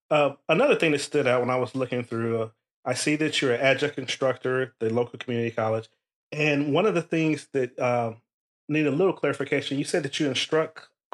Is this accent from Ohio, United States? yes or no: yes; Ohio, United States; I'm from Ohio. I grew up in the inner city, you know